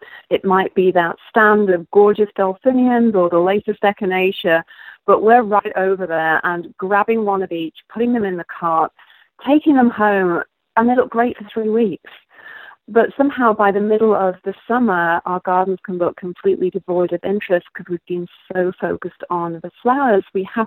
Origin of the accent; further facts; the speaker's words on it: Wirral, North West England, United Kingdom; accent: British; also born or lived in Peak District; I grew up in England, so I know my accent is sounding a bit of a mongrel. To American ears, I sound British. Probably to you, I still sound somewhat Americanized. I don't know. But yeah, I was born and bred on the Wirral Peninsula